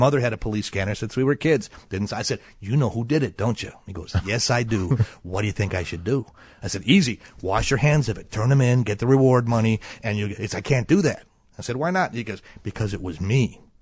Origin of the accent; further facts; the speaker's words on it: Wisconsin, United States; I'm old school. I grew up in Wisconsin.